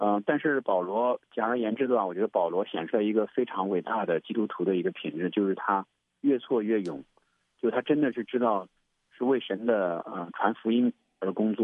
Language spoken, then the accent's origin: Chinese; China; 那对我们中国人来讲的话，其实也有这种，我们中国人其实也很善良的一个民族，很勤劳的一个民族